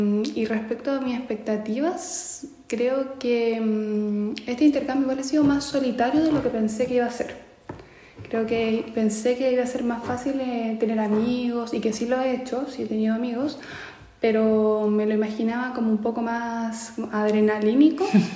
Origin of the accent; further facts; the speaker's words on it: Santiago, Santiago Metropolitan Region, Chile; now in Spain; yo soy de Santiago, entonces es una ciudad muy grande, de muchas personas